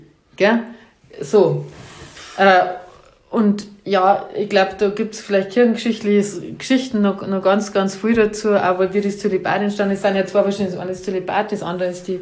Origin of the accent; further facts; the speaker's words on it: Asten, Austria; Ich bin da in Asten aufgewachsen